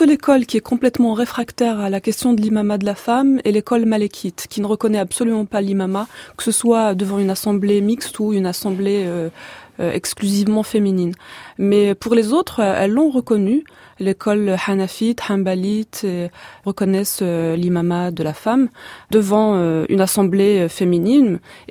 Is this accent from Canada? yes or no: no; Algeria; also born or lived in France; Je suis née en France et j'ai grandi en Algérie, donc dans un pays musulman où j'ai étudié dès l'enfance à l'école primaire et puis dans le secondaire.